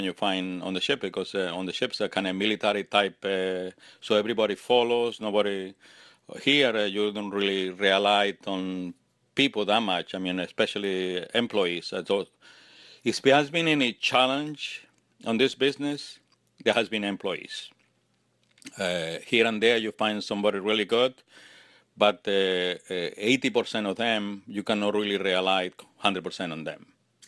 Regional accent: Spain; English is a second language; I'm from Spain, Italian mother, Spanish father.

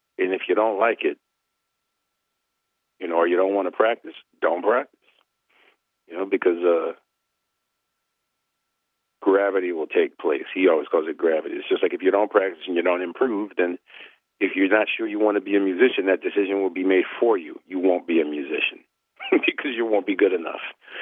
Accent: New Orleans, Louisiana, United States; now in New York, United States; I never heard of the fences till I moved to New York, but growing up in New Orleans, we used to go hear

